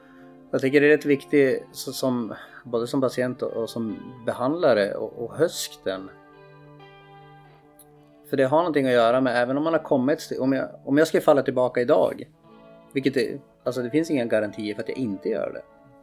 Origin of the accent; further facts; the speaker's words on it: Sundsvall, Västernorrland County, Sweden; Jag är nog född och uppväxt i Sundsvall.